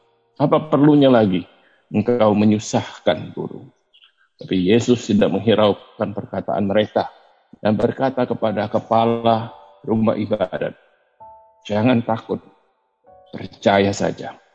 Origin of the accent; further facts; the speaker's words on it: Tangerang, Banten, Indonesia; also born or lived in Pontianak; dari Tangerang. Hari ini tapi saya rekaman dari kota kelahiran saya, Pontianak.